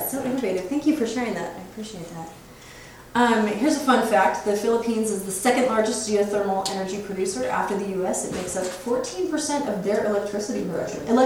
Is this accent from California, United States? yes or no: no; Klamath Falls, Oregon, United States; So, Klamath Falls. This is my hometown.